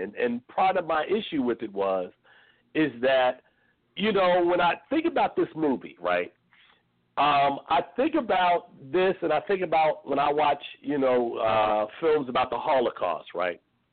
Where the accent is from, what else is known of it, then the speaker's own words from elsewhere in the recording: Newark, New Jersey, United States; And the story on why, you know, I was so bothered is because I'm from Newark, New Jersey.